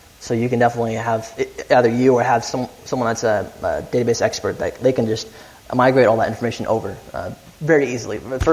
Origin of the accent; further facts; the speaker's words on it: Dallas, Texas, United States; I develop in Texas. I'm from Dallas, Texas. I flew all the way in here to help you guys understand pods.